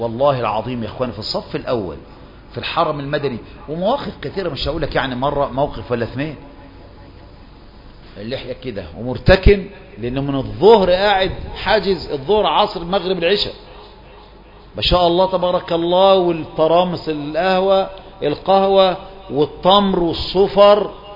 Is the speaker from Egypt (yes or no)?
yes; Egypt; انتوا خلي من مصر، انا من مصر